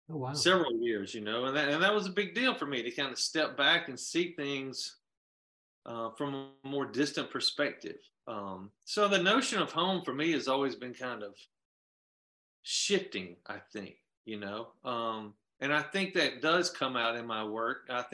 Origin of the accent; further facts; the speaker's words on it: Mississippi, United States; or where are you from? I just say Mississippi because it's hard for me to really like name a particular town or place